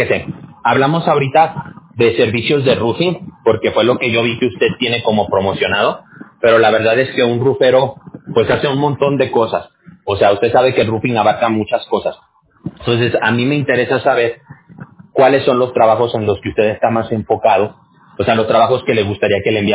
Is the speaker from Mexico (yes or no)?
yes; Aguascalientes, Mexico; accent: Mexican; now in California, United States; Y yo me crié en Aguascalientes, ¿ok? Entonces yo me crié allá y ya tiene como unos 20 años que me vine a vivir aquí a California.